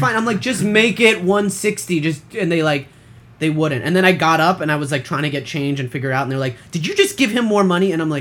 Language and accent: English; Beverly Hills, California, United States; born there; Tony was born in Youngstown and I was born in Beverly Hills.